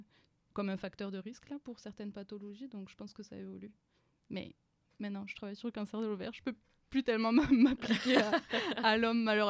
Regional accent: Toulouse, Occitanie, France; je suis née à Toulouse, j'ai grandi à Toulouse et j'ai fait toutes mes études à Toulouse. J'ai intégré l'université à Toulouse

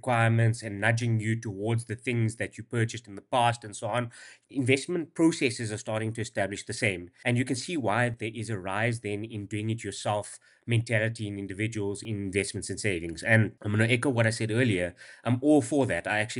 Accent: Johannesburg, Gauteng, South Africa; So let me just maybe say, yes, I am from Joburg. That's the first answer. You made an assumption, but I am from Joburg.

